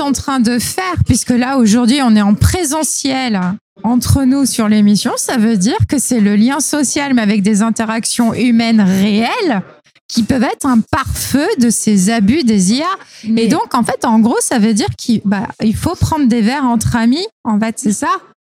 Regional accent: France; On a des films cultes comme ça chez nous en France.

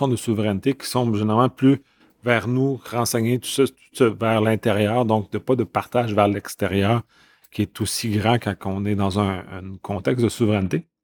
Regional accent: Canada; Puis en tant que Canadien, bien, ça m'intéresse

